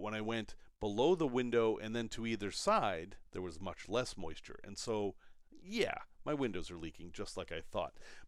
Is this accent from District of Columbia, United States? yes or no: no; Salem, Massachusetts, United States; I grew up in Salem, Mass., which was founded in 1626, so, 1637.